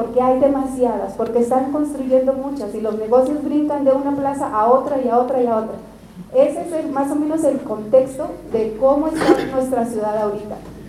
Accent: Monterrey, Nuevo León, Mexico; nosotras venimos de Monterrey, Nuevo León, de unas colonias que se llaman Colonia Independencia, Tanques de Guadalupe y América 2. Les comento, bueno, estas colonias son un barrio popular, un barrio fundacional de la ciudad de Monterrey.

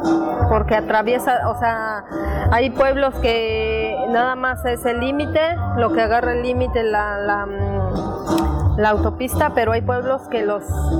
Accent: San Lorenzo Huitzizilapan, State of Mexico, Mexico; Vengo de San Lorenzo Huitzilapa

